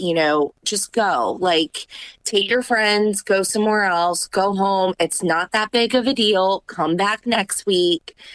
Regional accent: United States; born there; which I'm obviously an American citizen. I was born here, where am I supposed to go back from?

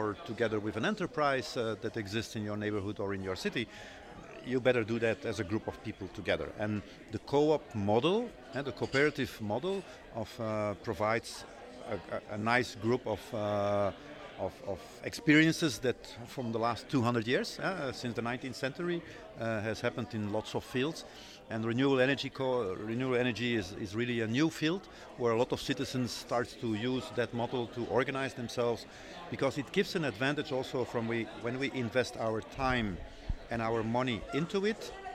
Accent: Belgium; English is a second language; I am originally from Belgium

